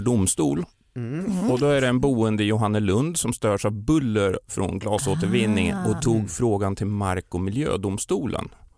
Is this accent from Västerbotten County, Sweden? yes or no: no; Lindesberg, Örebro County, Sweden; Nej, jag är ju från Lindesberg från början.